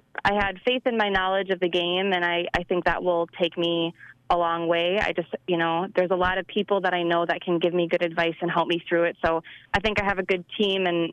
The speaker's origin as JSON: {"language": "English", "town": "Hollandale", "region": "Minnesota", "country": "United States", "tie": "born or raised there", "said": "Yeah, so I grew up in Hollandale and went to Albert Lea High School."}